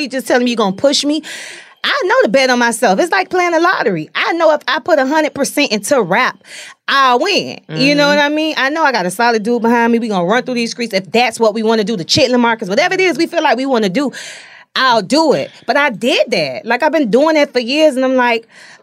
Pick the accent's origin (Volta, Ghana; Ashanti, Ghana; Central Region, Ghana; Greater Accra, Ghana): Central Region, Ghana; Cape Coast; Yeah, we're off of Accra. I'm a Fonte. My tribe is Fonte. I'm Cape Coast.